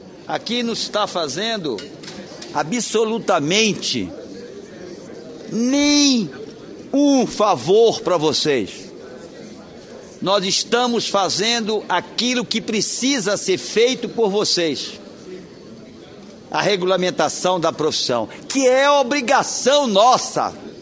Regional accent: Pará, Brazil; minha terra querida, na ilha do Marajó, aonde eu nasci, aonde eu me criei. Salvaterra e Soure.

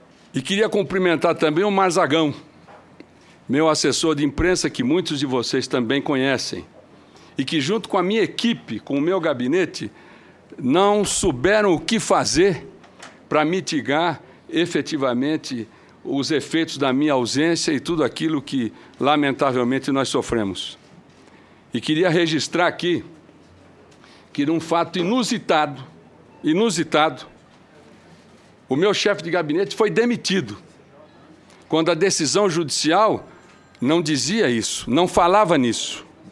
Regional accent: Mato Grosso do Sul, Brazil; born there; ao povo do meu estado, ao povo do Mato Grosso do Sul. Estado porque onde nasci, onde minha família se fez

